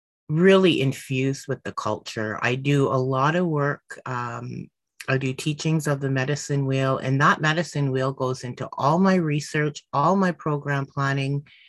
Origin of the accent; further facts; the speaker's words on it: Temagami, Ontario, Canada; I'm from Temagami First Nation. I live on a very small island. It's not a big reserve.